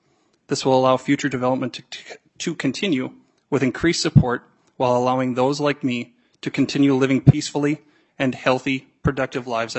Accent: Kennedy, Minnesota, United States; also born or lived in Fargo; I am a farmer from Kennedy, Minnesota. After living in the small city of Fargo for nearly 10 years, I am now blessed with the ability to live and work in the quiet, peaceful farmland of the Red River Valley.

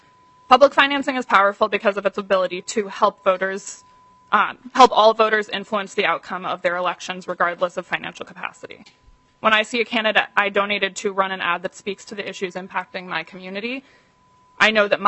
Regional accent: Seattle, Washington, United States; now in Minnesota, United States; Growing up in Seattle, I made my first campaign contribution because of a public financing system.

